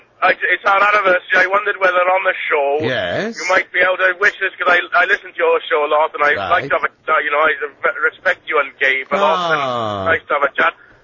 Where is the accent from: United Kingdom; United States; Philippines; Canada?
United Kingdom; Aberystwyth, Wales; I went there when I was 14. I'm from Aberystwyth originally.